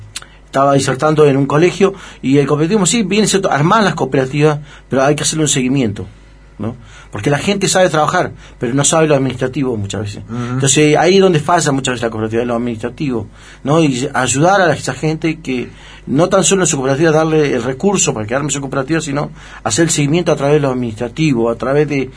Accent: Comodoro Rivadavia, Chubut, Argentina; born there; Estoy hablando de Diadema Argentina, en Comodoro.

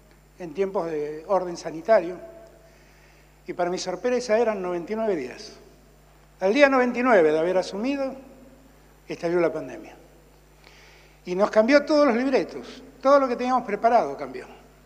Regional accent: Buenos Aires, Argentina; soy un porteño, pero soy el más federal de todos los porteños. Que soy hijo de un riojano y que por lo tanto, de muy chico, conocí lo que es el norte argentino.

